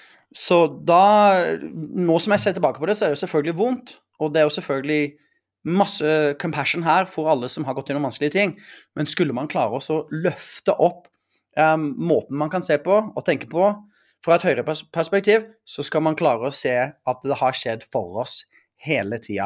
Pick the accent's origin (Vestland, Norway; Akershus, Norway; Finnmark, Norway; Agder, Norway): Agder, Norway; Arendal; Så når jeg vokste opp i Arendal, så var det veldig toxic, kan du si, i mange måter.